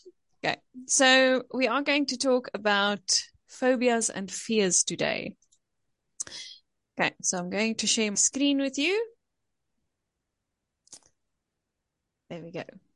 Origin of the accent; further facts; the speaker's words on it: South Africa; I'm from South Africa.